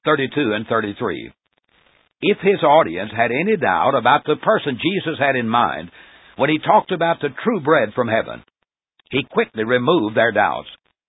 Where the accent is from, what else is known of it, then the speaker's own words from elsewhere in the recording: Portland, Tennessee, United States; When I was a boy growing up in the Corinth Church of Christ at Portland, Tennessee, we used to sing